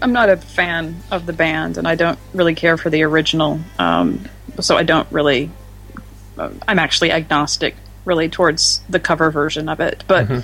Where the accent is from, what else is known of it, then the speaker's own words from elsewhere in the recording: Southern United States, United States; So well, I'm from Dixie, so I have an unfair advantage.